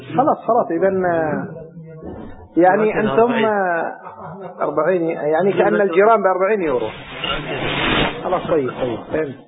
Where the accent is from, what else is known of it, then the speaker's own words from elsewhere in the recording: Yemen; يعني نحن عندنا في اليمن 12,000